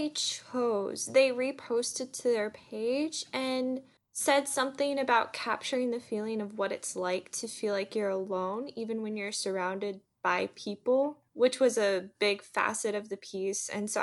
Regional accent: Florida, United States; I grew up in Florida, and I still consider myself very much a Florida girl. I miss the beach, I love the salt, the sea, everything about it is just home to me.

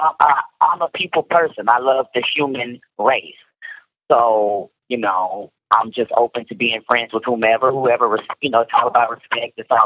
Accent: Dallas, Texas, United States; Born and raised in Dallas. Dallas Cowboys fan to the day I die.

